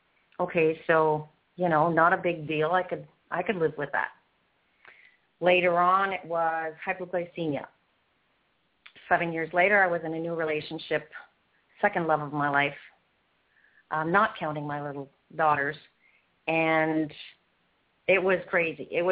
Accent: Canada; Now, I'm from Canada, so I call myself the Canadian weather weenie.

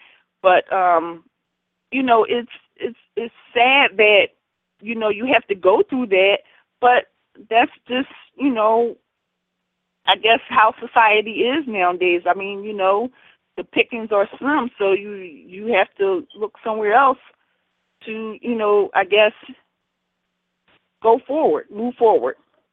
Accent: Philadelphia, Pennsylvania, United States; I grew up in West Philadelphia, lived in South Philadelphia, West Philadelphia, you know, a majority of my life.

